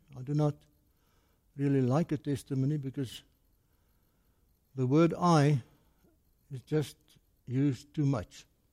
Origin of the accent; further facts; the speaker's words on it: Gauteng, South Africa; They tell me that I was born in Benoni, a small town in South Africa. And then we shifted to a very small mining village, Blyfor-Uitsig. And that's where I grew up.